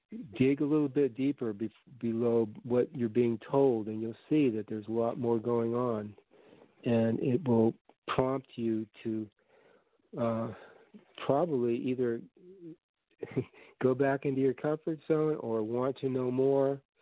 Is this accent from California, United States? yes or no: yes; Huntington Beach, California, United States; Yeah, I'm from Huntington Beach here down south in California.